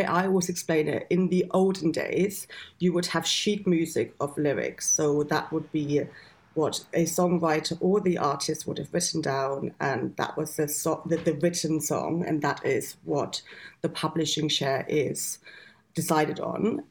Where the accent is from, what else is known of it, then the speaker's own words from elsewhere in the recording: Germany; English is a second language; moved away as an adult; now in United Kingdom; I'm actually from Germany, so I moved over here 20 years ago now, initially for like 6 months and ended up staying.